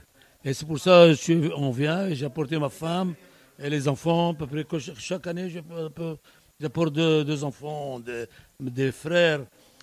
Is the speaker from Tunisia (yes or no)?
yes; Sfax, Sfax Governorate, Tunisia; born there; Quand je suis né en Tunisie, à Sfax, je suis né.